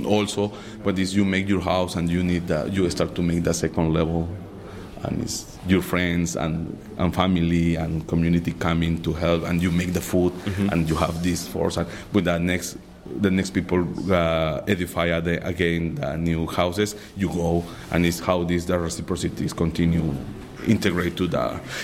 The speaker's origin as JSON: {"language": "English", "country": "Peru", "lives_now": "Vancouver, Canada", "said": "I'm an archaeologist from Peruvian archaeologist, and I'm working now in UBC 2 years ago."}